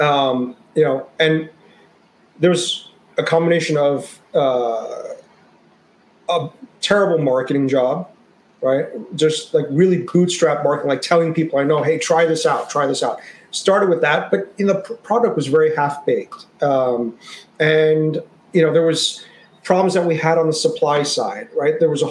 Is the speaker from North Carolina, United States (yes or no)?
no; New York, United States; Like, look, I'm from New York and, you know, yes, I speak Hindi with an American accent and, you know, because I've lived in New York my whole life